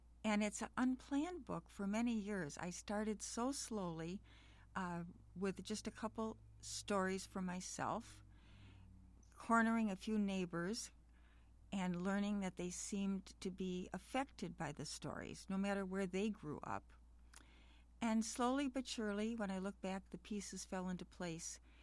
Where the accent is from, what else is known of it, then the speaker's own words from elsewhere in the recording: Racine, Wisconsin, United States; Growing up in Racine in that era, I think we all agree it was a lot of freedom where we could run to the parks, we could go down to North Beach.